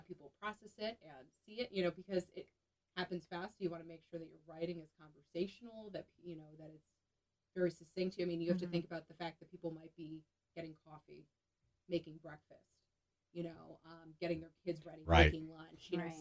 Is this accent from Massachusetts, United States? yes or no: no; New Jersey, United States; I'm from New Jersey.